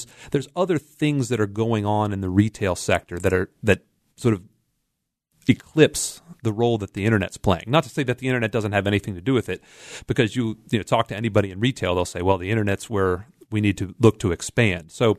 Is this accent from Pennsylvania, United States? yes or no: yes; Pennsylvania, United States; So I'm out in Beaver County, and I grew up out in Beaver County, and the mall out there isn't what it used to be.